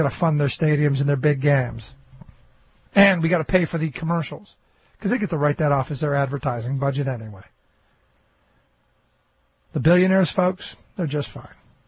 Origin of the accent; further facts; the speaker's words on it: Cleveland, Ohio, United States; growing up in Cleveland, I remember this whole story very vividly